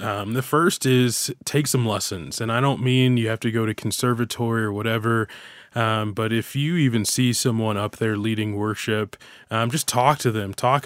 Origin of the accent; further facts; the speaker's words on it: Chicago, Illinois, United States; So, born and raised in Chicago, in the home, what I like to call the hometown